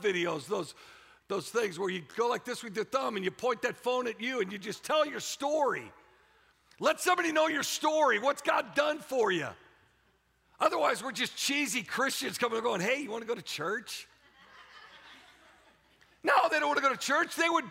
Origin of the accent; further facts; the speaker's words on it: Warrington, North West England, United Kingdom; I'm like, okay, I'm from Warrington. We'll get over it, okay?